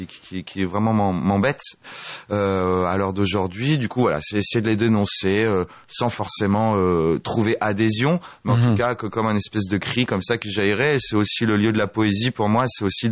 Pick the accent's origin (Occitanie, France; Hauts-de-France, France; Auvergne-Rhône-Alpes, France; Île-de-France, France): Auvergne-Rhône-Alpes, France; Grenoble; dans la région où je viens de Grenoble, région Rhône-Alpes.